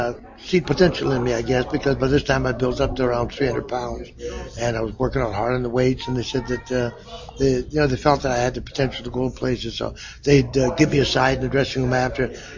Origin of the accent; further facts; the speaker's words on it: Canada; I'm not from the Soviet. I'm a Canadian boy, you know.